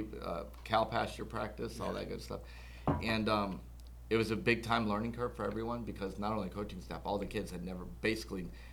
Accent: Florida, United States; Growing up, I grew up in Central Florida and was born and raised there basically my whole life

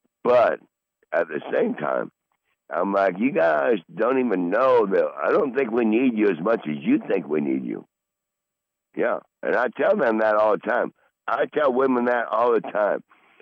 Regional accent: England, United Kingdom; I'm from England. … We're from England. Okay, fine. On my other side … German. So English and Germany.

